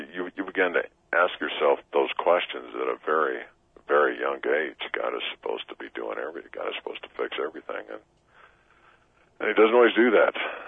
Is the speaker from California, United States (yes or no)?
no; Denver, Colorado, United States; I grew up in Denver. I grew up in Denver, in a little Dutch community here in South Denver.